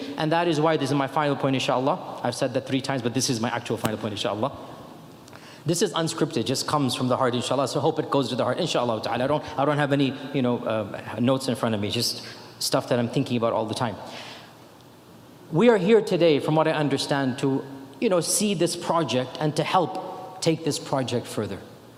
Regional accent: United States; born there; I thank Allah I was born in America.

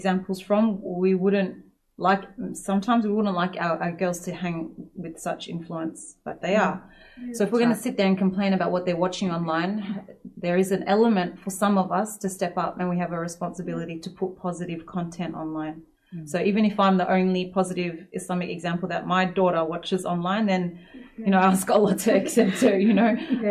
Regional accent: Perth, Western Australia, Australia; I was from Perth City in Western Australia, and 15 years ago, there was very, very little available in terms of community programs and classes.

